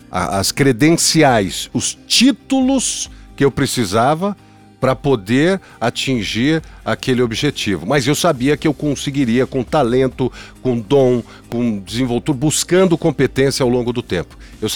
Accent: São Paulo, Brazil; sou de São Paulo, nascido em São Paulo.

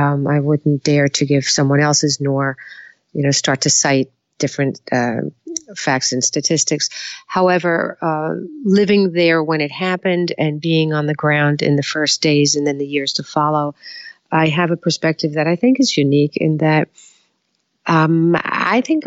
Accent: Long Island, New York, United States; also born or lived in Flushing; I was born in Flushing, New York and moved out to Long Island where I was raised. I have six siblings.

